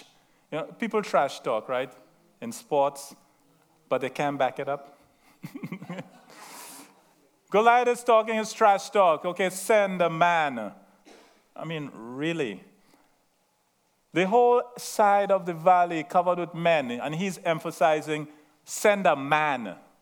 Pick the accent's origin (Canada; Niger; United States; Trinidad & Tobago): Trinidad & Tobago; accent: Trinidadian; I have a slight accent, very slight. Okay? I'm from Trinidad. Okay? Southern Island. Venezuela is about 4 or 5 miles off of our coast, right?